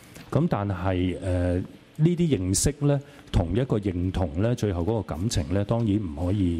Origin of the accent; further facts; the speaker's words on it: China; 我哋作為中國人咧係一定要有對國家的認知